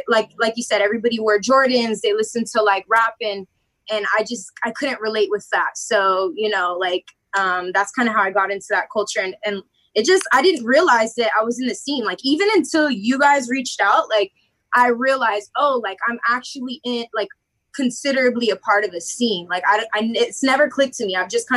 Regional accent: South Bay, California, United States; Growing up in South Bay, my dad's British Jamaican.

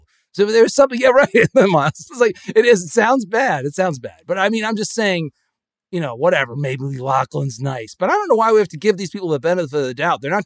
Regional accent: Connecticut, United States; these people I grew up among in Connecticut, they have these like rules.

